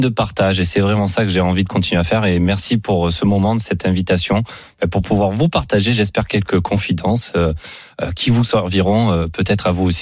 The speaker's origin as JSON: {"language": "French", "town": "Aubagne", "region": "Provence-Alpes-Côte d'Azur", "country": "France", "tie": "born there", "said": "La c'est ville de Marcel Pagnol. Et c'est ma ville natale."}